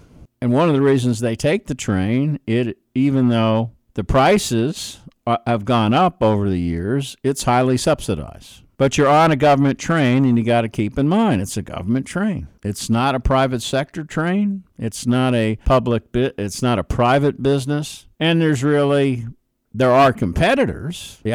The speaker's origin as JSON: {"language": "English", "region": "East Coast", "country": "United States", "said": "Now, for those that are not from the East Coast, I am from the East Coast"}